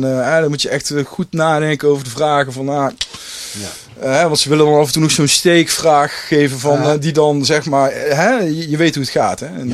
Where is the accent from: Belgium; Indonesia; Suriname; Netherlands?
Netherlands; Ja, ik ben een Nederlander.